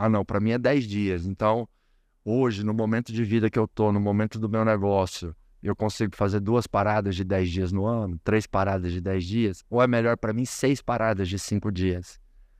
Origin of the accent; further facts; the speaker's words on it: Goiás, Brazil; born there; Às vezes eu vou lá para onde eu nasci, no interiorzão do Goiás.